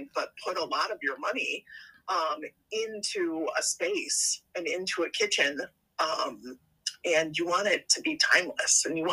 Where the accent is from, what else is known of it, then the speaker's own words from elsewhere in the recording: Chicago, Illinois, United States; I'm from the Chicago area, and I went out to Oak Park River Forest, which was where Jean was actually based.